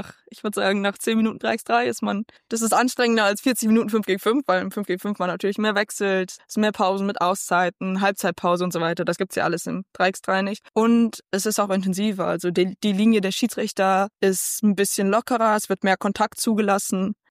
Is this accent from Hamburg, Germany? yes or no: no; Bonn, North Rhine-Westphalia, Germany; ich komme ja aus Bonn und ich würde sagen, Bonn ist schon eine Basketballstadt